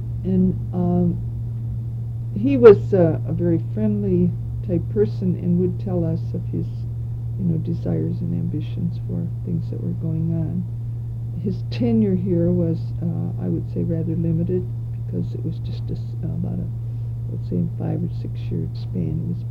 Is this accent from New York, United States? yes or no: no; Cleveland, Ohio, United States; I'm from the Cleveland area, and formerly this diocese was part of the Cleveland Diocese.